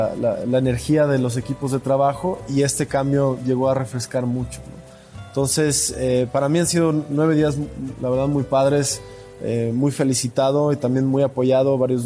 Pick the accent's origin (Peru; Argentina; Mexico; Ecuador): Mexico; lo que nos apasiona como mexicanos en el fútbol